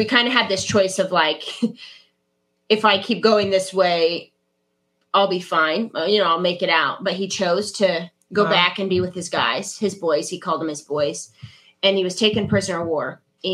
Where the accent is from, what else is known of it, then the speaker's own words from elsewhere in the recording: Kansas, United States; So, yes, I am from Kansas.